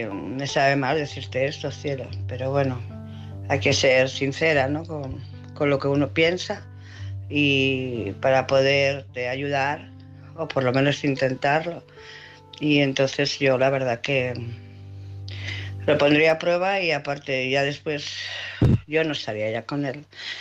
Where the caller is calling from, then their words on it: Barcelona, Catalonia, Spain; de Barcelona.